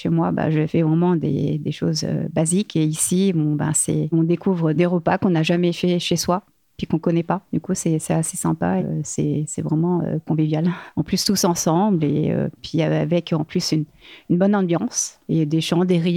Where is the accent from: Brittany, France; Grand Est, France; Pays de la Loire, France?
Grand Est, France; moved away; je suis alsacienne et du coup, ce que j'aime bien, c'est bah, la choucroute.